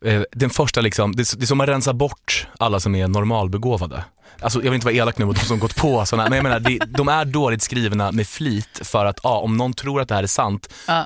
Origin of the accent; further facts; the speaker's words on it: Norway; Ja, men jag är norsk.